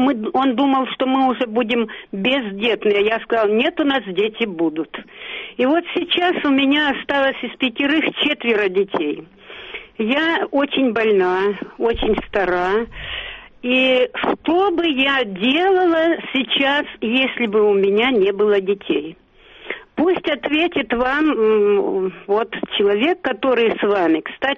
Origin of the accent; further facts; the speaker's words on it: Siberia, Russia; born there; а я родилась в Сибири, тоже там голодомор был.